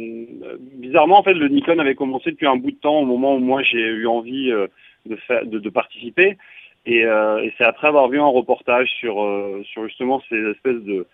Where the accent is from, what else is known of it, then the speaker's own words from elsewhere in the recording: Montauban, Occitanie, France; now in Paris, France; moi, je suis originaire de Montauban, et puis j'ai fait mes études en cinéma et en audiovisuel à Toulouse. Et puis, sorti de mes études, je suis monté à Paris pour travailler